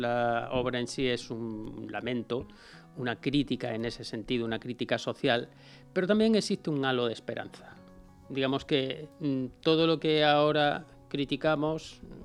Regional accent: Orcera, Andalusia, Spain; moved away; una montaña que hay en mi pueblo, un pueblo bonito de la provincia de Jaén, que aunque yo llevo aquí 15 años, pues es decir que no olvido a mi pueblo, que es Orcera.

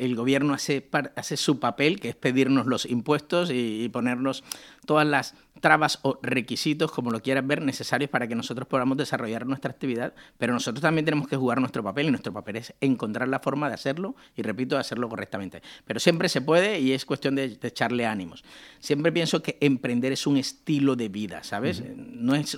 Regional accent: Colombia; moved away as an adult; now in Spain; yo llegué hace 22 años desde Colombia y lo primero que me sorprendió, porque allí ya tenía negocio

